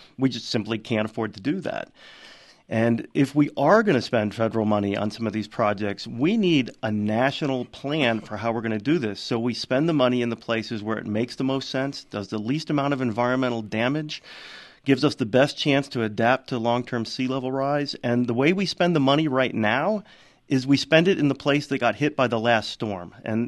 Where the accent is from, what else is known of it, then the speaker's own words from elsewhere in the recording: North Carolina, United States; there are some beaches in my home state of North Carolina